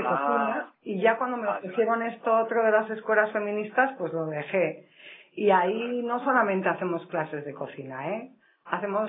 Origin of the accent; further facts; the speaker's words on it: Rentería, Basque Country, Spain; se abrió lo que ahora se llama la escuela feminista en mi pueblo, en Rentería.